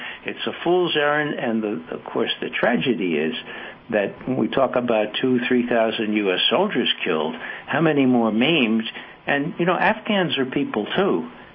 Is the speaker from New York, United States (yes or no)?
yes; New York City, New York, United States; Okay, now I'm from New York City, and I'm talking about locks and bagels.